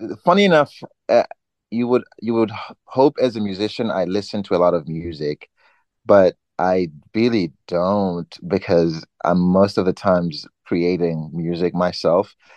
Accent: Nyanga, Manicaland, Zimbabwe; I was born and raised in Nyanga. So it's in the eastern part of Zim. And I was born a preacher's kid.

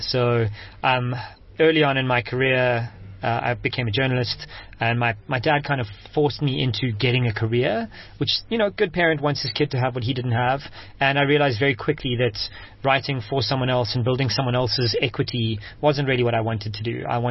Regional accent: Johannesburg, Gauteng, South Africa; now in Cape Town, South Africa; I was born and raised in Joburg, actually, and moved to Cape Town 7 years ago to start my last business, which was a mobile technology company.

